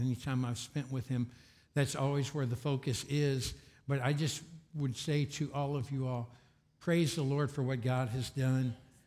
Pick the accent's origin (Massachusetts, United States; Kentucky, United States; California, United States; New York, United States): Kentucky, United States; And I'm from Kentucky, too. I mean, come on. I saw some people roll their eyes when they heard I was from Kentucky